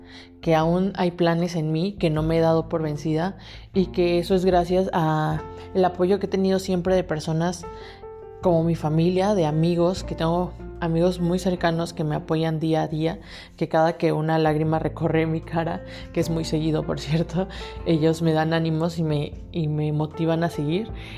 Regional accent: Tabasco, Mexico; now in Puebla, Mexico; del lugar donde yo soy, de Tabasco

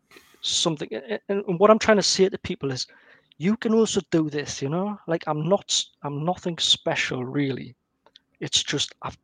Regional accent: North East England, United Kingdom; accent: Geordie; So he has this crazy Geordie, you know, like, with my accent.

